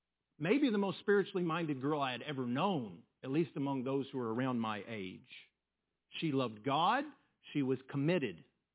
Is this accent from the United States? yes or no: yes; Lubbock, Texas, United States; I grew up in Lubbock. I grew up a Texas Tech fan.